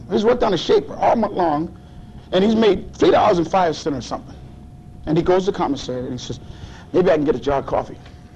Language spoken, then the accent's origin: English; New York, United States; And I'm born and raised in New York State.